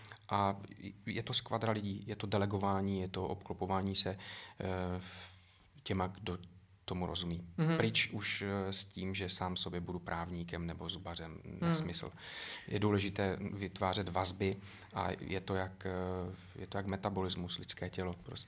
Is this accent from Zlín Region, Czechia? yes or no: yes; Zlín Region, Czechia; S ohledem na moje rodiště a vůbec jako na můj původ, kdy pocházím z malé valašské vesničky